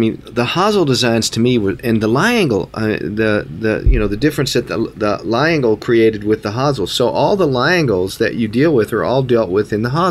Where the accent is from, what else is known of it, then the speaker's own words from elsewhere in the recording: the South, United States; I always played with more loft because I grew up in the South on Bermuda greens, and suddenly I'm in the North